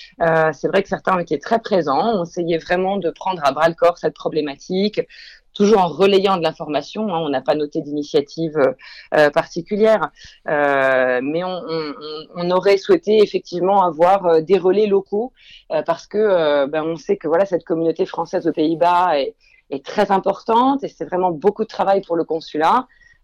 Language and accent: French; France; now in Netherlands; Donc, je suis française expatriée aux Pays-Bas